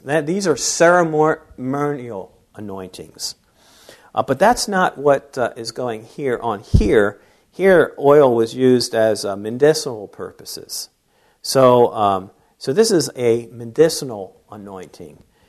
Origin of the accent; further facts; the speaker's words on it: New Jersey, United States; I had a friend or that I grew up with in South Jersey